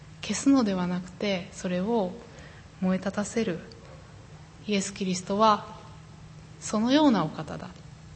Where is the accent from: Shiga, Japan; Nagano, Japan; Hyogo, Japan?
Shiga, Japan; 私は滋賀県出身なんですけれども、滋賀県には琵琶湖という大きな湖があります。